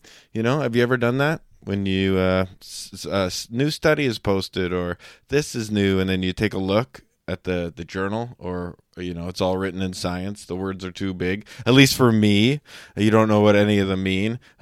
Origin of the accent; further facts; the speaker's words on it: Canada; I'm Canadian